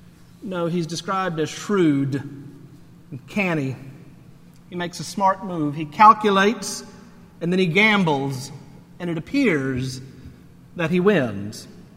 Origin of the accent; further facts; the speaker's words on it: Charlotte, North Carolina, United States; That is the area code for Charlotte, North Carolina, which is my hometown and where my parents still live.